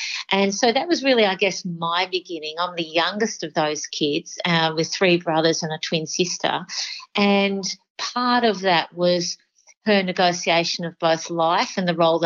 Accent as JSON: {"language": "English", "town": "Melbourne", "region": "Victoria", "country": "Australia", "tie": "born or raised there", "said": "I'm the youngest of five children. I grew up in Melbourne, and my life changed dramatically at the age of two."}